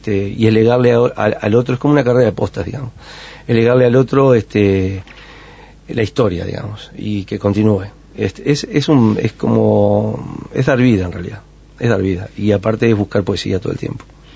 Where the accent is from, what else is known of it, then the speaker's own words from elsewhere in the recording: Colonia del Sacramento, Colonia, Uruguay; me crié en Colonia, en realidad. ¿Sí? Sí, me crié en Colonia. En Colonia de Sacramento, un poco más hacia el oeste, digamos. Sí, me crié en Colonia.